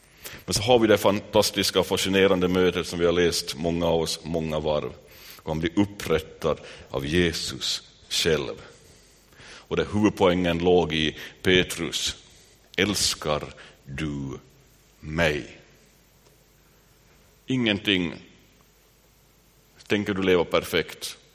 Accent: Vaasa, Ostrobothnia, Finland; Jag var själv i sovrummet där hemma i Sundom.

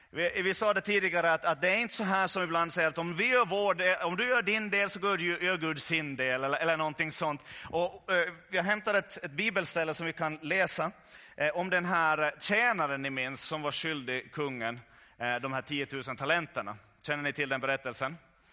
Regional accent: Ostrobothnia, Finland; Vi är österbottningar, så vi tycker ju, en del av oss i alla fall österbottningar.

